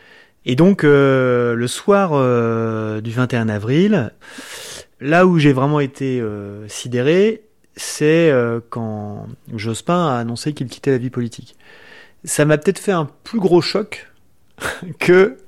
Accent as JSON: {"language": "French", "town": "Cholet", "region": "Pays de la Loire", "country": "France", "lives_now": "Le Pré-Saint-Gervais, France", "said": "j'ai 46 ans, je vis au Pré Saint-Gervais, en Seine-Saint-Denis. Je suis originaire de Cholet, qui est pas vraiment une terre de gauche."}